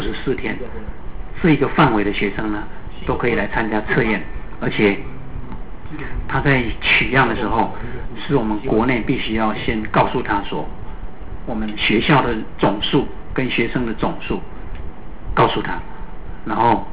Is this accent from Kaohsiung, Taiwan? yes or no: yes; Kaohsiung, Taiwan; 这几年让我感觉到高雄越来越美，好，我也自己很身为高雄人为荣。